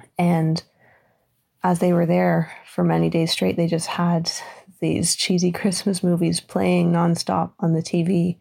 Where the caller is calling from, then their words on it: Ontario, Canada; I'm calling from Ontario, Canada.